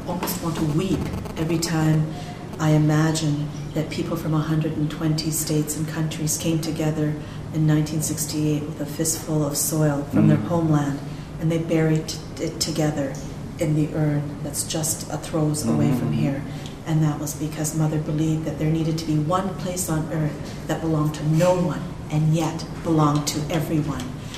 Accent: Canada; also born or lived in Tanzania; I come from Canada. I am of Indian origin. I was born in Tanzania in Africa, but my mother and father are Indian.

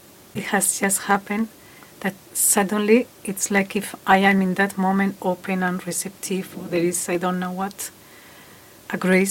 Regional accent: Spain; English is a second language; because I am hearing you in my language. I am from Spain.

